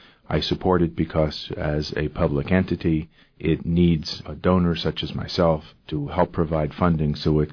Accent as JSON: {"language": "English", "town": "Kennewick", "region": "Washington", "country": "United States", "said": "I'm from Kennewick, Washington."}